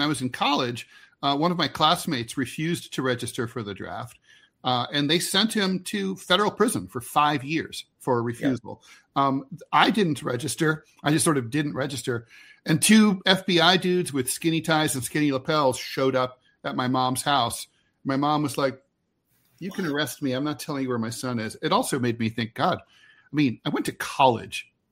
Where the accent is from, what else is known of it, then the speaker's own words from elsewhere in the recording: Rust Belt, United States; I'm from the Rust Belt. I was poor. I missed meals.